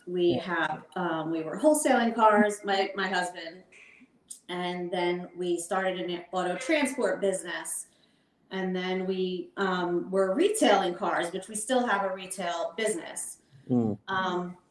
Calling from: Freehold, New Jersey, United States; I'm calling in from Freehold, New Jersey.

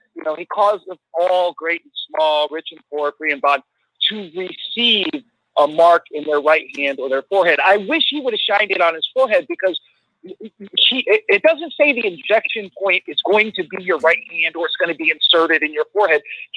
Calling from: Cleveland, Ohio, United States; Hey, … … from Cleveland.

